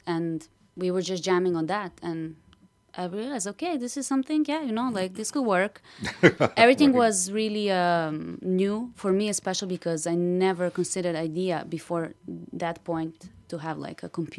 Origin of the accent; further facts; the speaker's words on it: Serbia; English is a second language; moved away; when I came from Serbia, I didn't know anyone who's a musician here.